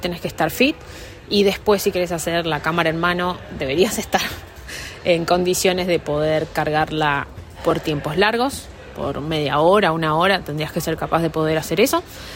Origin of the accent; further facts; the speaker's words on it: Mendoza, Argentina; moved away; Yo vengo de Argentina y allá vi en mi tiempo quizás una mujer camarógrafa.